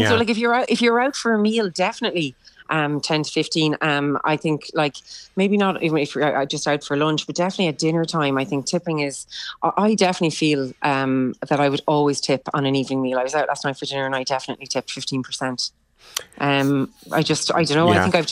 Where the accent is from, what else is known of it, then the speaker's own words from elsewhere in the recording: Ireland; probably because as Irish people, we've been traveling so much and we've been away.